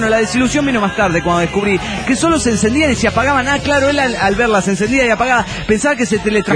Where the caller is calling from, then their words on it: Monterrey, Nuevo León, Mexico; Desde Nuevo León, México.